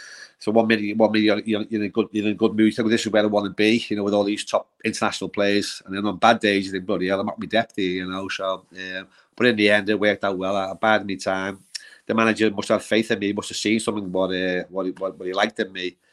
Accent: North West England, United Kingdom; I'm a Scouser

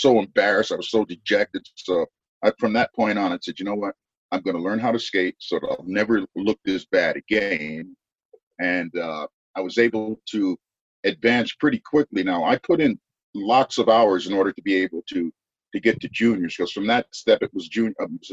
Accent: New York, United States; also born or lived in Ocala, Florida; The move started when I was about 3 years old. And we moved to New York from Ocala, Florida.

